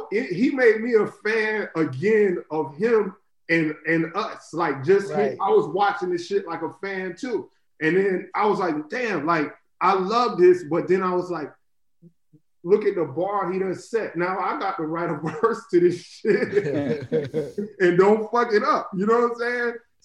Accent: Florida, United States; And I remember growing up in Florida, one of the most obnoxious shits you could do was turn your music up in the trunk

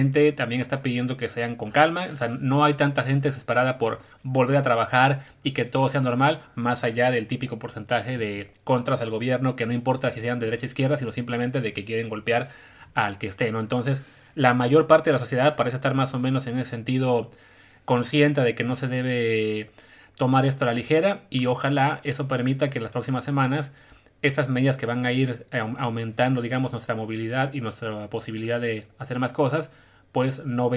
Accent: Mexico; lo que nos importa a nosotros como mexicanos

